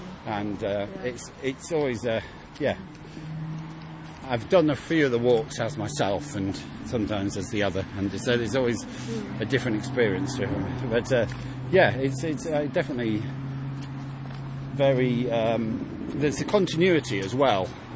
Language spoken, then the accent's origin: English; London, United Kingdom; born there; So I am a native Londoner and have a lot of history in London, but I didn't grow up in London